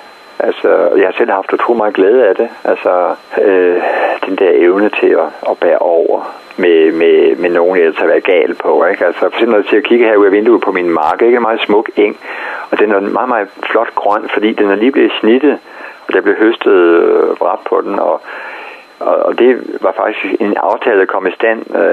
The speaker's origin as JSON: {"language": "Danish", "region": "Jutland", "country": "Denmark", "moved": "yes", "lives_now": "Zealand, Denmark", "said": "Selvom jeg er faktisk jyder oprindeligt, men så jeg emigrerede til Sjælland og arbejder først og fremmest herovre."}